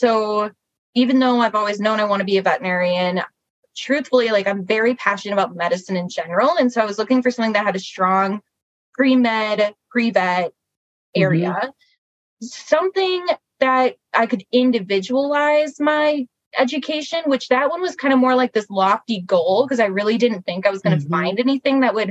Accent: Rochester, Minnesota, United States; I'm from Rochester originally, and I joke that I was born, and it's not even really a joke, I was born down the street from where then I went to college.

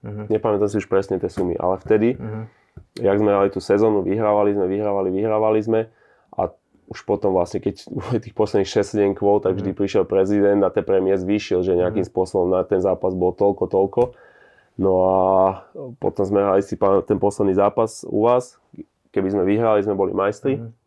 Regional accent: Rastočno, Trenčín Region, Slovakia; moved away as an adult; now in Russia; som išiel z Rastočna do Prievidze, potom do Trenčína a potom vlastne do Ruska a do Petrohradu

